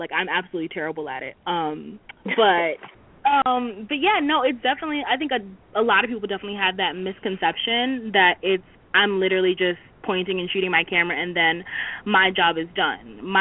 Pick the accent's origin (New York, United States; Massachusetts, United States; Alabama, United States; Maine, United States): New York, United States; Brooklyn; Well, I actually, I'm from Brooklyn. I'm 25 years old. I'm a college student.